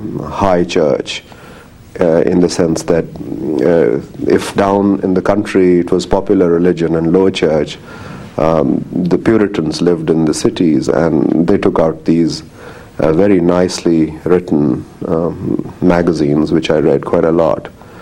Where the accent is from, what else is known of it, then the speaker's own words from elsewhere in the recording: Lahore, Punjab, Pakistan; also born or lived in Jalandhar, India; I was born in 1943 in Jalandhar, what is now India. And in 1947, my parents came across. We were migrants, and we settled in Lahore. And that's where I've grown up and gone to school. And ultimately to college and finished my education.